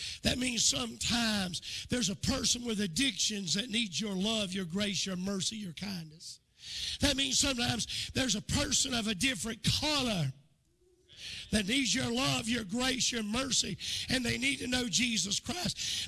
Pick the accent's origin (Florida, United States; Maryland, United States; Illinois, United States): Florida, United States; Hilliard; now in South Georgia, United States; as a boy growing up in Hilliard, Florida.